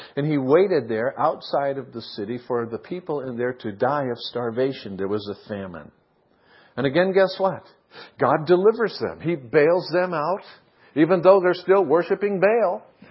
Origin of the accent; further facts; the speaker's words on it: California, United States; One of the things I learned as a Californian in a Hawaiian shirt that was transplanted back in Vermont, they used to laugh at us.